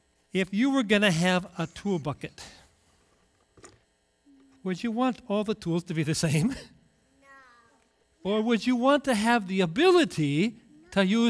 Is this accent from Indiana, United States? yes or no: no; Richmond, Wisconsin, United States; Now, when I was growing up in Richmond, Wisconsin, my preacher, my pastor, Pastor Eugene Weckander, he would always begin his sermon